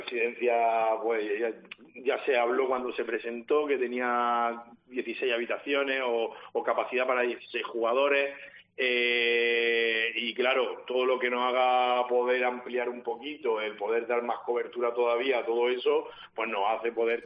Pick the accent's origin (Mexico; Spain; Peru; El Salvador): Spain; Murcia, Region of Murcia; yo soy murciano y yo vivo en Murcia y yo he venido a ver con mi abuelo el Real Murcia aquí a La Condomina